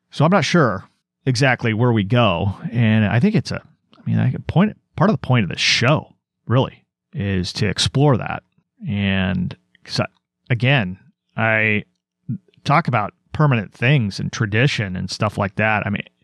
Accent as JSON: {"language": "English", "region": "Oregon", "country": "United States", "said": "I'm an American. I'm an Oregonian."}